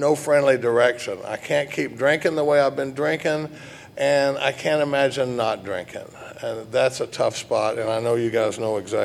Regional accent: Dallas, Texas, United States; now in Austin, United States; I come from Dallas, Texas, and I come from a pretty normal family. We live in Austin now.

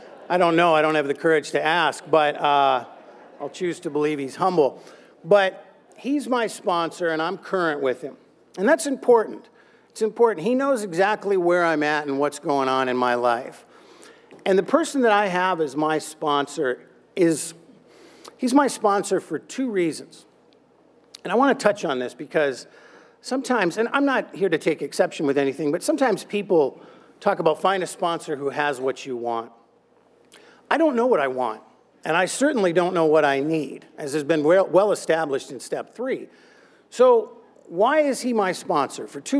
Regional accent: Fargo, North Dakota, United States; I'm from Fargo, North Dakota, as I said.

